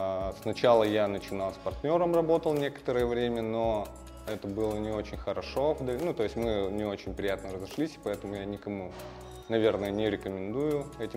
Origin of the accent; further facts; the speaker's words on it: Izhevsk, Udmurtia, Russia; born there; Я родился в Ижевске в 89 году.